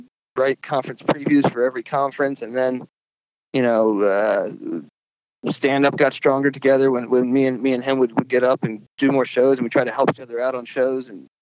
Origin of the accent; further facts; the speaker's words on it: East Coast, United States; now in Los Angeles, United States; I grew up on the East Coast and I moved out to LA to pursue stand up and writing and stuff.